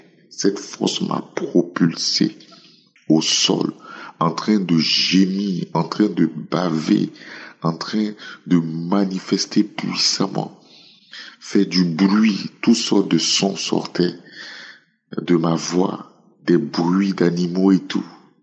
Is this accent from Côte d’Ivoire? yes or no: yes; Côte d’Ivoire; Shalom, je suis un Ivoirien.